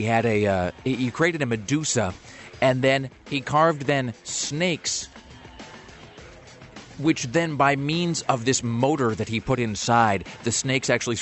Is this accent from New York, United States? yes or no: no; Kennewick, Washington, United States; We also got some news from my hometown of Kennewick, Washington, courtesy of listener Dan.